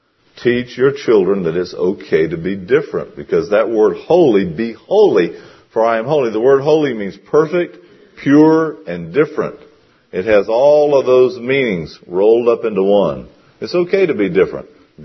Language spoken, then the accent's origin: English; North Carolina, United States; Three teenage boys growing up in North Carolina.